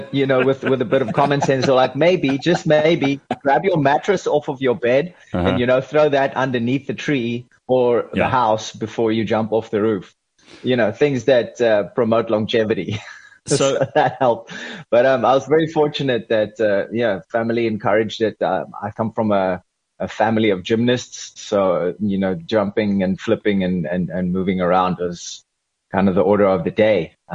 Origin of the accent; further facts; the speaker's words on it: Pretoria North, Gauteng, South Africa; I was really blessed with an awesomely adventurous childhood growing up in Pretoria North, and always up in the trees or on the roof of the house.